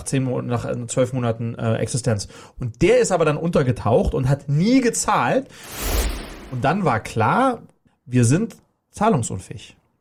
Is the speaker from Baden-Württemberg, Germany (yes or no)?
no; Berlin, Germany; Also, ich komme aus Berlin-Kladow. Es war eine kleine Reise, aber eine, die sich mächtig gelohnt hat. Also, kurz zu mir. … Ich sozusagen lebe im schönen Berlin-Kladow mit meiner Familie, zwei Mädels, 6 und 8 Jahre alt.